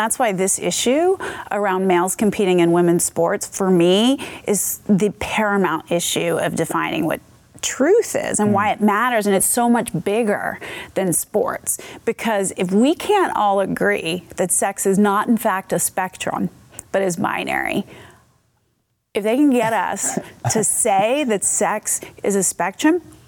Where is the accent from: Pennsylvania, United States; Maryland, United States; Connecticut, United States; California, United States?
Pennsylvania, United States; Philadelphia; born or raised there